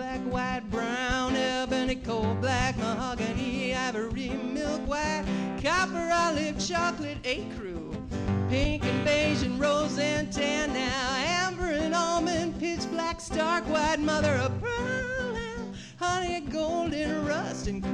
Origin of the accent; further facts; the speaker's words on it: Omaha, Nebraska, United States; So when I was a little kid, I grew up in Omaha, and I always wanted to be tan.